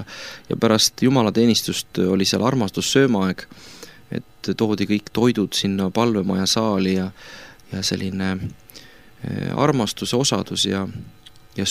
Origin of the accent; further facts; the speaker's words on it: Lääne County, Estonia; born there; siia maailma ma sündisin siis Läänemaal ja koolidirektori perekonda. Minu vanemad ei olnud usklikud ja kristlased, küll aga minu vanavanemad